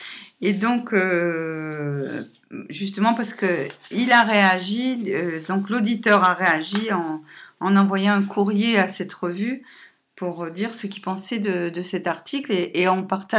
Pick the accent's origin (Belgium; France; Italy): France; Provence-Alpes-Côte d'Azur; il se trouve que moi je suis du Vaucluse et que justement quand j'avais 14-15 ans, il y avait une sortie d'école qui nous a amené à Marcoule